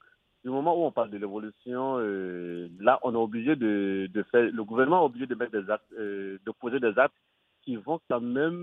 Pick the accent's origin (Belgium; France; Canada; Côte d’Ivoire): Côte d’Ivoire; non, pas du Mali, je suis surtout de la Côte d'Ivoire.